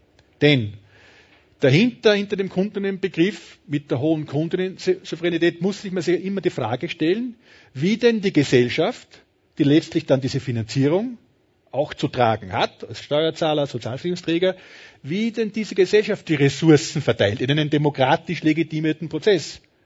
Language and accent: German; Tamsweg, Salzburg, Austria; Aber denken Sie an den Bezirk Tamsweg in Salzburg, wo ich herkomme